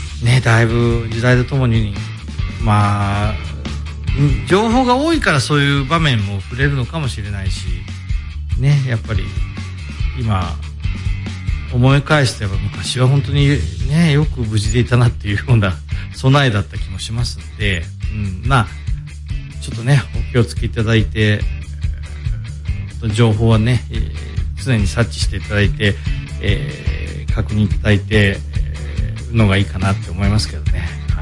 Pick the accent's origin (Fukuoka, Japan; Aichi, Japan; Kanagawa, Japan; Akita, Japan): Aichi, Japan; Toyone; 僕らの時やっぱ雨戸って常にあって、でうちの田舎が豊根だったんで